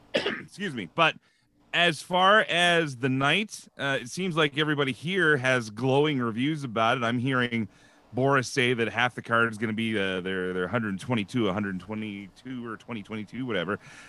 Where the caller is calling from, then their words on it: Edmonton, Alberta, Canada; In Edmonton, Alberta.